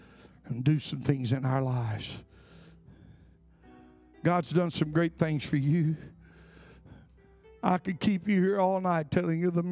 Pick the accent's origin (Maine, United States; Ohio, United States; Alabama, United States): Alabama, United States; I'm from Alabama. I mean, just look at me and tell I didn't belong there.